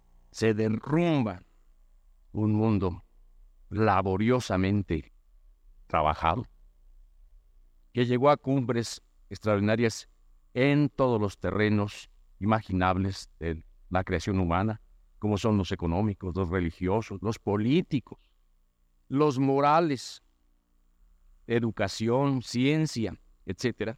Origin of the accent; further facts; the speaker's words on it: Mexico; Nosotros somos, los mexicanos actuales, pues herederos de los resultados